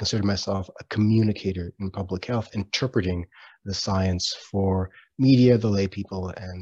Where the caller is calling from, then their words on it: Ottawa, Ontario, Canada; I am zooming in from Ottawa, Ontario, which is unceded territory of the Algonquin Anishinaabe peoples.